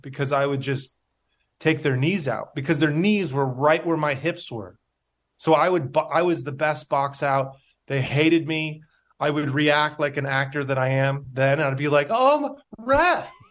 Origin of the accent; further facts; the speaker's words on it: United States; I'm a, you know, we're American. We're used to violence.